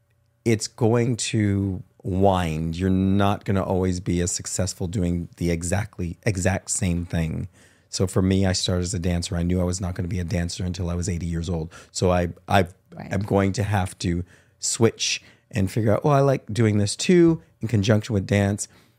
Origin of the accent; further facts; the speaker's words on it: Windsor, Ontario, Canada; Detroit is almost like home, although I was born in Windsor, and Windsor is home. There's a special connection there. It's kind of where I grew up.